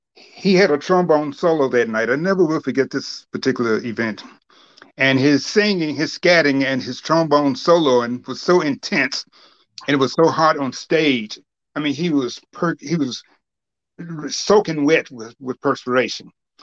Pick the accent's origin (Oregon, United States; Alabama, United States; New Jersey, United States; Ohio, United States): Alabama, United States; Yes, I am from Alabama, as you may know, and that's the South.